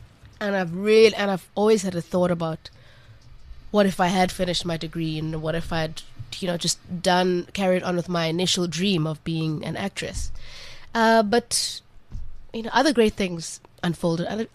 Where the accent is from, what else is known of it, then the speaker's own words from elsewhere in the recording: Port Elizabeth, Eastern Cape, South Africa; now in Cape Town, South Africa; It's not where I'm originally from. I'm from the Eastern Cape. I'm from PE.